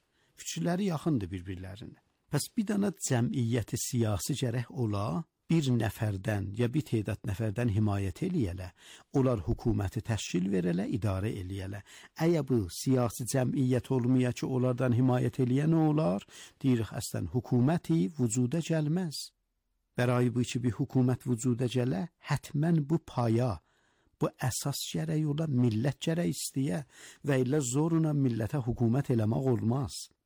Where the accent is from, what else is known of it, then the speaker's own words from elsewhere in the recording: Iran; Məsələn, bizlər deyirik İranlıyıq, milləti İran.